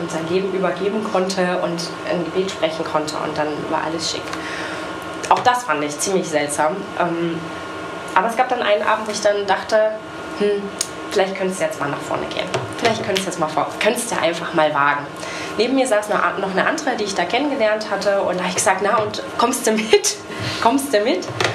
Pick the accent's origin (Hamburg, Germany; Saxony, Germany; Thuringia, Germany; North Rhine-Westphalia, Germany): Saxony, Germany; Zschopau; also born or lived in Leipzig; geboren in Leipzig und dann war es aber so, dass ich nach der 4. Klasse im Erzgebirge bei Zschopau oder in Zschopau in die Schule gegangen bin, denn meine Eltern sind aus beruflichen Gründen dahin gezogen.